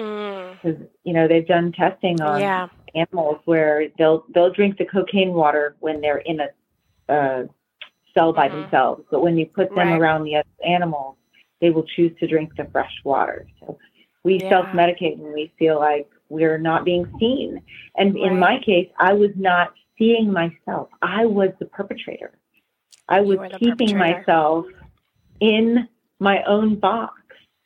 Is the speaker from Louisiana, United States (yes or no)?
yes; New Orleans, Louisiana, United States; I was raised in New Orleans. You know, it's a lot of alcohol involved.